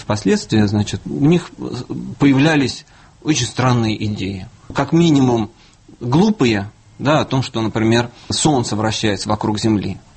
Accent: Moscow, Russia; я москвич.

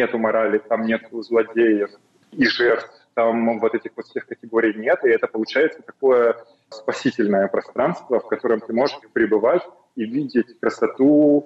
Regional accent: North Caucasus, Russia; Я с Северного Кавказа. Я рос в 90-е годы.

